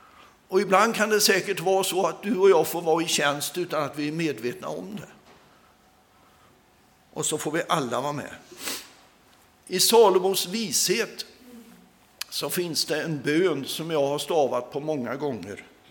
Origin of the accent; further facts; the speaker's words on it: Sweden; also born or lived in India; Jag föddes på en missionsstation i Indien. Mina föräldrar var missionärer. Jag växte upp som pastorsbarn i Sverige.